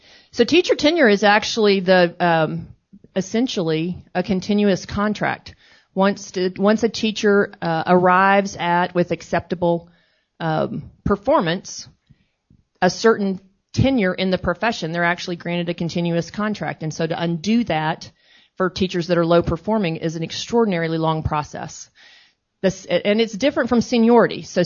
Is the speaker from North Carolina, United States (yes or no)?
no; Texas, United States; So I'm from Texas, if you didn't guess by the accent.